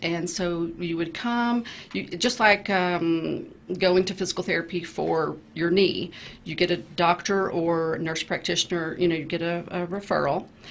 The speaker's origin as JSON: {"language": "English", "region": "Texas", "country": "United States", "said": "and I said it a while ago, I'm such a Texan."}